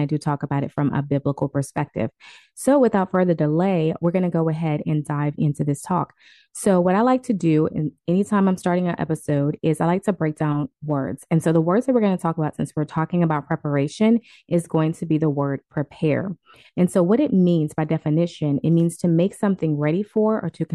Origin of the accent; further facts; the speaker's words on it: Louisiana, United States; moved away; I'm not in Louisiana, but I'm from Louisiana